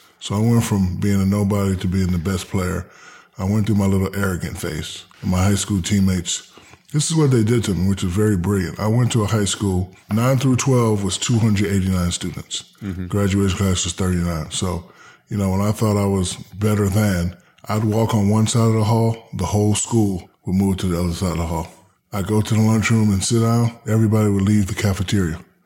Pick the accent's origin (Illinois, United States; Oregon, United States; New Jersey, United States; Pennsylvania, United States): New Jersey, United States; Newark; moved away; also born or lived in Hinesville, Georgia / Germany / San Antonio, Texas; My childhood is very unorthodox. I'm from Newark, New Jersey. Mm-hmm. I moved to Hinesville, Georgia. Then I moved to Germany. Then I moved to San Antonio, Texas. I went to college in Louisiana.